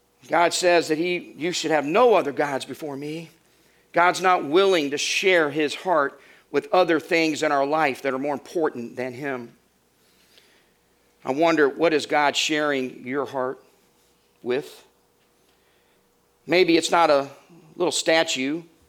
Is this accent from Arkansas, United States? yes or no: yes; Arkansas, United States; when I was growing up in Arkansas, we would hear of friends who would lose a family member to the trains